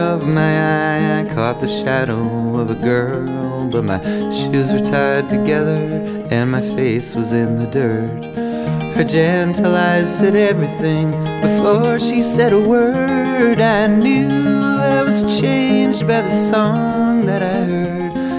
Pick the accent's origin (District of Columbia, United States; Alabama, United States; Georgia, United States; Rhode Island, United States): Rhode Island, United States; Providence; And there's an old mansion in Newport, Rhode Island, which is where I'm from Providence.